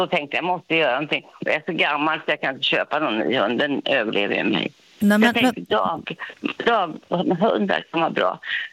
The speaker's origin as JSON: {"language": "Swedish", "town": "Hunnebostrand", "region": "Västra Götaland County", "country": "Sweden", "lives_now": "Nora, Sweden"}